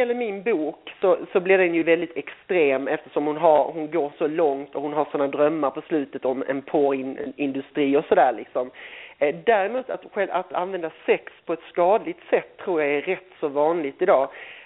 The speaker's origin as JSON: {"language": "Swedish", "town": "Eslöv", "region": "Skåne", "country": "Sweden", "said": "Så att, och där hon bor, hon i Eslöv, det är ju där jag kommer ifrån."}